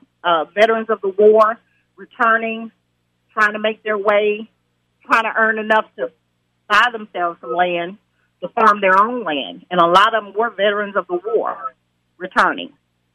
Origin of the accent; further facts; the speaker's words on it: Elaine, Arkansas, United States; That's right, and like I say, born and raised in Elaine, I only learned about the Elaine Massacre 12 years ago.